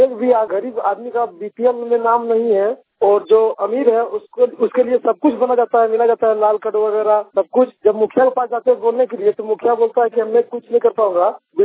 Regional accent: Udaipur, Jharkhand, India; मैं धनबाद जिला से रहने वाला। मेरा गांव उदयपुर जिसबाद पोस्ट कल्याणपुर थाना बरबड्डा से बोल रहा हूँ।

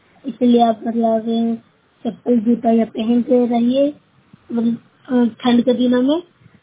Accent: Uttarakhand, India; मैं बारामगंज से बोल रही हूँ। मैं उत्तराखंड से हूँ।

